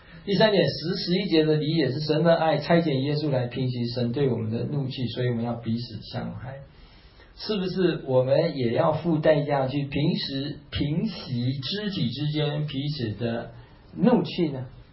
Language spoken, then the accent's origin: Chinese; Taiwan; 我们台湾话叫输人不输什么，输人不输阵